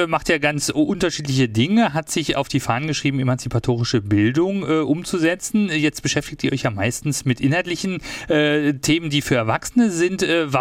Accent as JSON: {"language": "German", "region": "West Germany", "country": "Germany", "moved": "yes", "said": "Als ich komme ja aus dem Westen, hierher gezogen bin"}